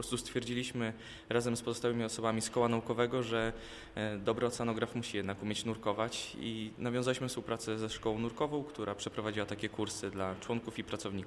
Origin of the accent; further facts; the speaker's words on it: Świdnik, Lublin Voivodeship, Poland; Sam pochodzę spod Lublina, ze Świdnika.